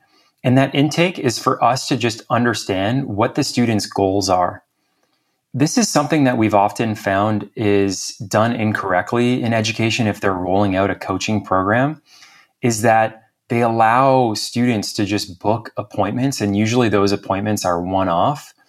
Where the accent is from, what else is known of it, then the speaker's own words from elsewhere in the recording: Canada; I'm from Canada originally, so I'm extremely knowledgeable about the policies up here.